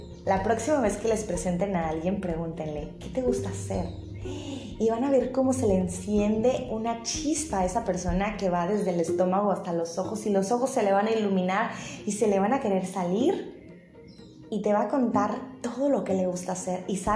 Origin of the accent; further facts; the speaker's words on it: Mexico; soy un ser humano, soy mexicana, soy heterosexual, soy católica no practicante